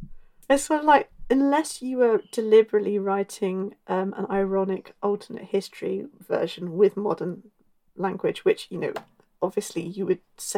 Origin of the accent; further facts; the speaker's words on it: Ireland; I'm Irish.